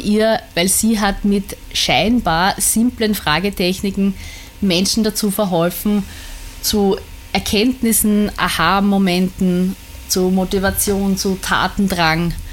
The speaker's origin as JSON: {"language": "German", "town": "Guntramsdorf", "region": "Lower Austria", "country": "Austria", "said": "Ich komme aus Guntramsdorf."}